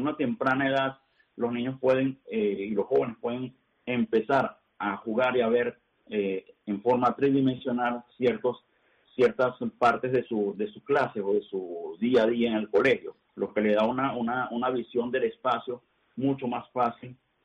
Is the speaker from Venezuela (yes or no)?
yes; Venezuela; moved away as an adult; now in Spain; Mira, yo soy venezolano, emigré hace 2 años a España.